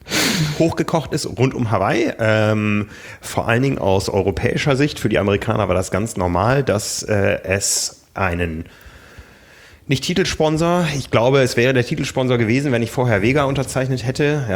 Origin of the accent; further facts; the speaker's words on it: Osnabrück, Lower Saxony, Germany; Also ich bin in Osnabrück groß geworden. Das war damals die größte britische Garnisonsstadt.